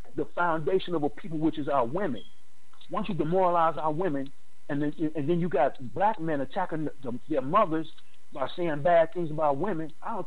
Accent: Brooklyn, New York, United States; I come from Brooklyn. I went to Frankie K. Lane High School in Jamaica, Queens.

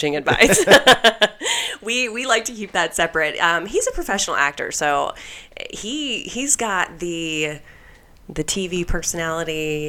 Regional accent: Memphis, Tennessee, United States; moved away as an adult; also born or lived in Mississippi; now in New York City, United States; I'm originally from Mississippi, grew up in Memphis, got out of there as quick as I could, went to college in Knoxville, moved to New York after to pursue theater, but not really.

